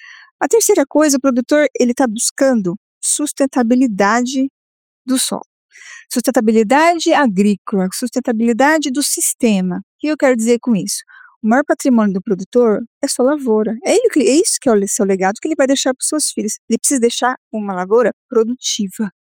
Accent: Londrina, Paraná, Brazil; Trabalho na Syngenta de São Paulo. Mas eu sou londrinense, Divino. Sou londrinense, mas eu trabalho lá.

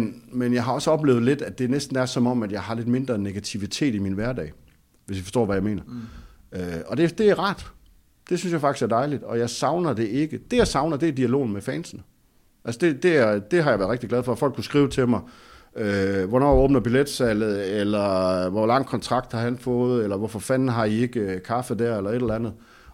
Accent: North Denmark Region, Denmark; jeg kommer fra Vendsyssel.

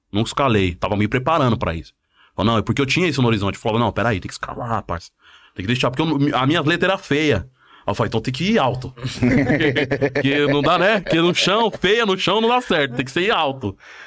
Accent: São Paulo, Brazil; Nasci na USP. E fiquei rodando ali, mano. Primeiro lugar que eu morei foi no Sapé. Aí depois eu fui pro Campo Limpo. Depois eu fui pro Parque Laguna. Aí depois eu morei no João 23.

